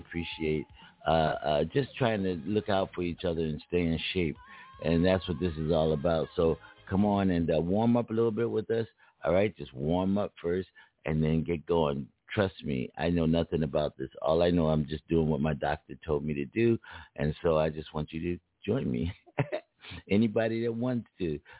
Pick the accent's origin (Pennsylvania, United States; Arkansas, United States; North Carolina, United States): Pennsylvania, United States; Philadelphia; And he lives in Philadelphia, my hometown.